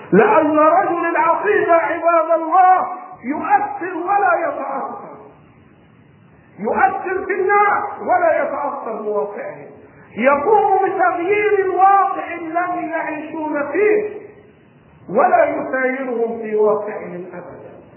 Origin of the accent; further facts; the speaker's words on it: Egypt; في بلادنا مصر